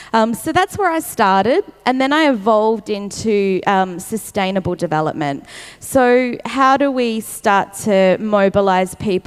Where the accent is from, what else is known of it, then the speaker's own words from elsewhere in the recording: Australia; I'm also from like this little part of Australia. I'm not even like the good part where everyone is, like where all the IT jobs are. I'm in the country as well, so I don't live in a major city.